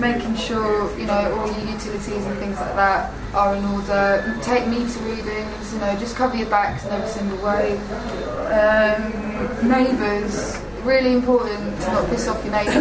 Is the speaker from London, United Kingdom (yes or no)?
yes; London, United Kingdom; I'm from London